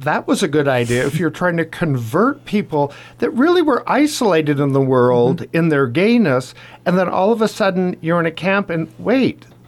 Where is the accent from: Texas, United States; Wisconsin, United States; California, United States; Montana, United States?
Montana, United States; because I'm from Montana, my favorite part was, of course, in Miles City